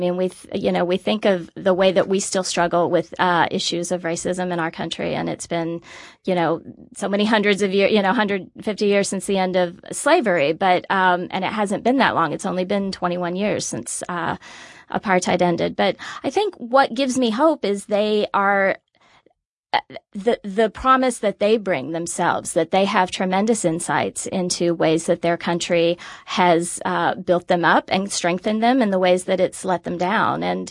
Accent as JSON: {"language": "English", "town": "Blue Ash", "region": "Ohio", "country": "United States", "tie": "born or raised there", "moved": "yes", "lives_now": "Washington, D.C., United States", "said": "I am. I grew up in Blue Ash, graduated from Sycamore High School, and have been out in D.C. about 20 years now, but I still love coming home."}